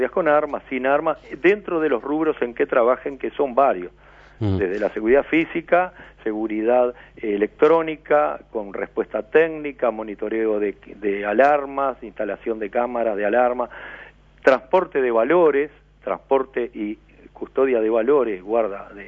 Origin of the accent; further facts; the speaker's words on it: Montevideo, Uruguay; porque somos ciudadanos de Montevideo